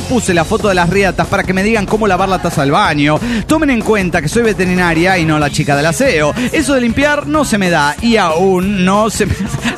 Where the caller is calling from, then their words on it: Guadalajara, Jalisco, Mexico; de Guadalajara, Jalisco, México.